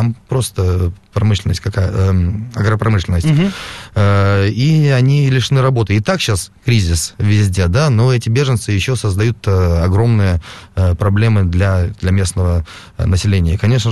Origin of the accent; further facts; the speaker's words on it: Russia; когда я им говорил, что я из России, все чаще встречал слова благодарности